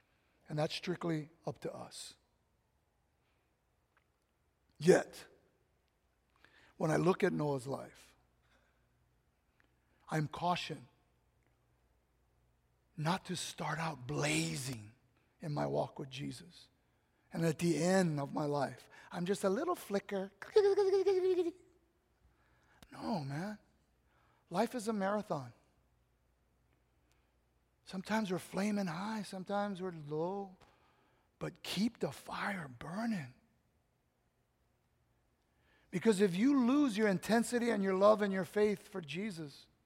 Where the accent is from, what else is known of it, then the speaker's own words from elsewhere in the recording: Kalihi, Hawaii, United States; I'm a Kalihi boy, okay? I grew up in Kalihi.